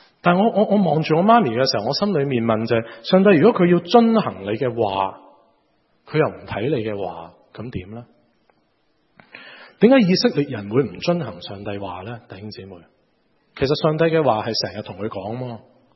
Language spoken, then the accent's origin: Chinese; Hong Kong; 我们香港人都很希望上帝这样应承我们